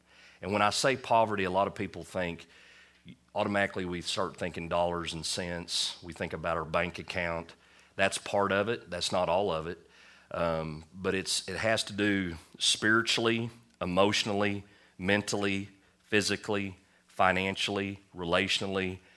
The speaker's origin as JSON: {"language": "English", "region": "Oklahoma", "country": "United States", "tie": "born or raised there", "said": "Here in Western Oklahoma, we grew up in the Bible Belt, a lot of us did"}